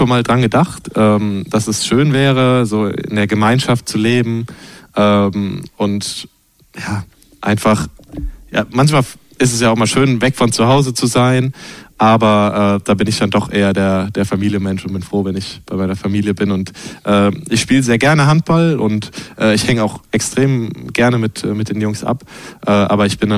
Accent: Mannheim, Baden-Württemberg, Germany; Ich komme aus Mannheim-Rheinau

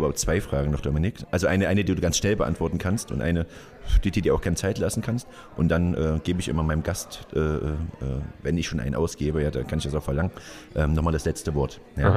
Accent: Erfurt, Thuringia, Germany; Man hat bloß halt einfach keinen Bock. Ja? als Erfurter jetzt.

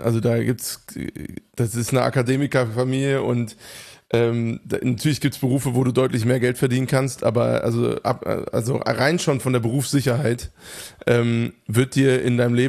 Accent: Hofheim, Hesse, Germany; Hofheim, wo einfach Reichtum zur absoluten Tagesordnung gehörte. Also ich bin aufgewachsen im Umfeld, wo es komplett normal war auf meiner Schule.

